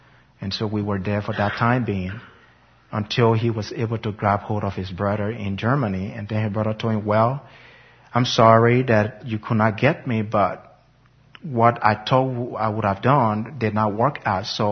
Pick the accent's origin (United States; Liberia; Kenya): Liberia; moved away; Where are you from? We're from Liberia.